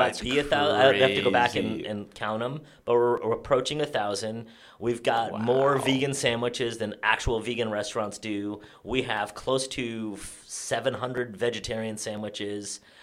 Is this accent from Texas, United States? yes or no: no; San Francisco, California, United States; I'm from San Francisco, born and raised.